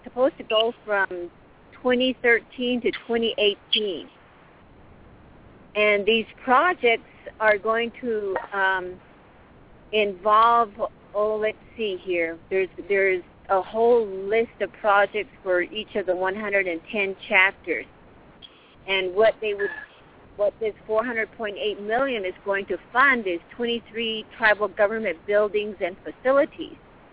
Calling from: Window Rock, Arizona, United States; And I'm calling in from Window Rock, Arizona, which is where the Navajo Nation Council is located

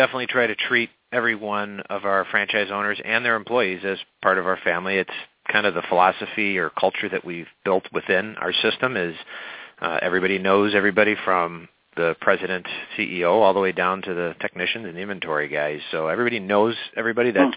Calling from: Illinois, United States; I'm calling from Okina, Illinois.

